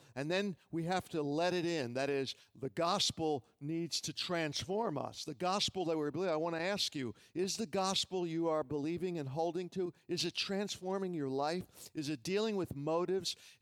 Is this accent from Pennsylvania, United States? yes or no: yes; Philadelphia, Pennsylvania, United States; moved away; also born or lived in Miami; As many of you know my testimony, I was raised in Philadelphia, moved to Miami in 1969. My father moved me there to get me away from drugs.